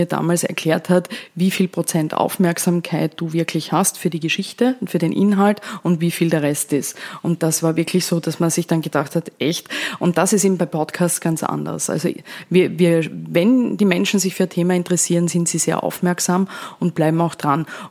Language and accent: German; Vorarlberg, Austria; Ich komme ja aus Vorarlberg. Habt eine gewisse Affinität zu meinem Bundesland noch immer, also ein bisschen nationalistische Gefühle auch für Vorarlberg, ja leicht.